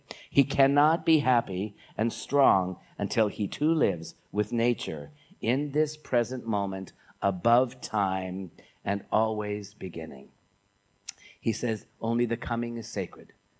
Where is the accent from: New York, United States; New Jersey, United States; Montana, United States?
New York, United States; New York City; And then being the New Yorker that I am, I wanted to give him a tip